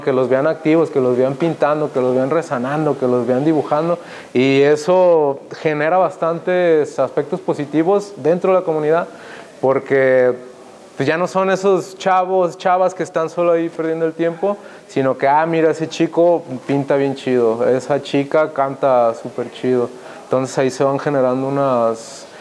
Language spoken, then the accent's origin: Spanish; Miravalle, Mexico; yo como nacido y criado en Miravalle, una zona conflictiva desde